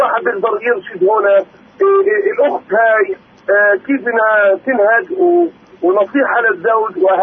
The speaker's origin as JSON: {"language": "Arabic", "region": "Triangle", "country": "Israel", "said": "من مثلث إن شاء الله"}